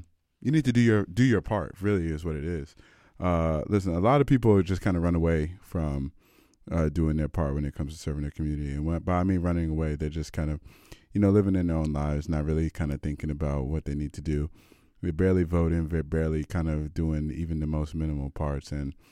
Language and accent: English; United States; I'm American, so when I think about Thanksgiving, I think about from the American context.